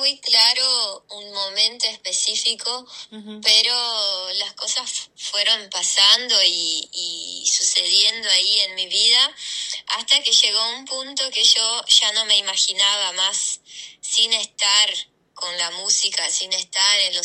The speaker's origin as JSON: {"language": "Spanish", "region": "Rivera", "country": "Uruguay", "accent": "border accent", "said": "voy a Montevideo y hablo con cualquier persona, hola, y ya saben que yo soy de Rivera"}